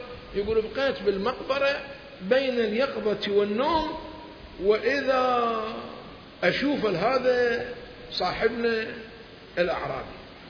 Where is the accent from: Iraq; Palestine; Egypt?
Iraq; Najaf, Najaf Governorate; احنا عندنا سيد عندنا في النجف